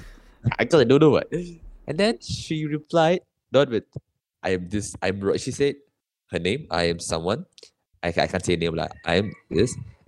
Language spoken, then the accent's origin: English; Johor, Malaysia; Not that Johorians are not kind. I'm Johorian, right? So when I went there, when I told them that I was from Johor